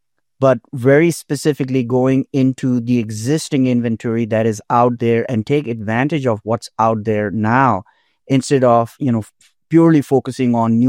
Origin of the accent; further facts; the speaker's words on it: Pakistan; English is a second language; moved away; I'm a first generation immigrant. I was born and raised in Pakistan, and I was a published composer even then.